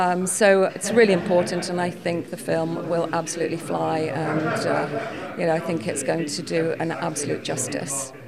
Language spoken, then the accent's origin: English; Peel, Isle of Man; I grew up in Peel, and so I knew of her.